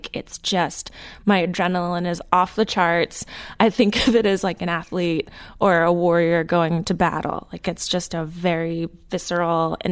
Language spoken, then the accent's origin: English; New Jersey, United States; I grew up in Jersey.